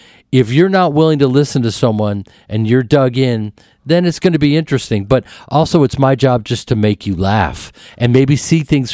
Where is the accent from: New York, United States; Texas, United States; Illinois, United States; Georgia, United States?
New York, United States; New York City; born there; I love New York. Is incredible. I feel like a freak in a freak kingdom there. I went to NYU. I was born in New York. And I love it there.